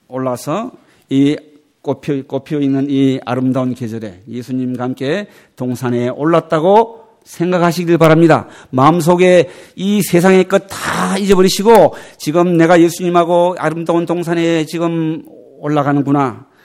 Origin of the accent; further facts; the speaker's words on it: South Korea; 저는 한국 사람입니다.